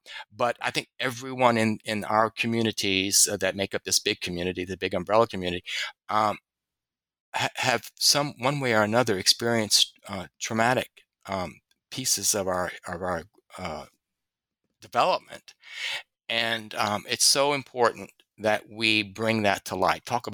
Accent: Louisiana, United States; And I'm from Louisiana.

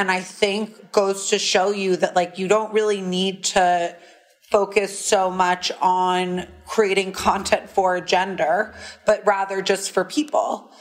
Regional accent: New York, United States; I grew up on the Upper East Side and was just always around finance and money and wealth

